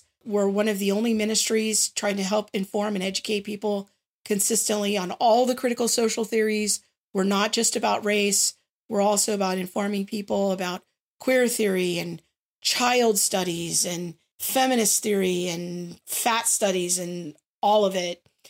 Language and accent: English; California, United States; me as an older middle-aged white woman growing up in the Valley.